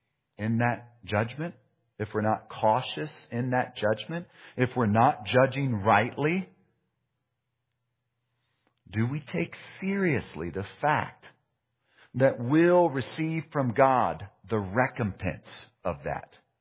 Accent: Midwest, United States; Growing up in the Midwest, you become familiar with moles. I think out here in mountain country, sometimes they say voles and a lot of different other descriptions.

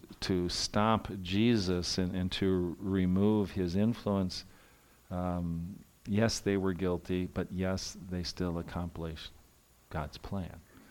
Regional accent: United States; especially for us as Americans who think that we can.

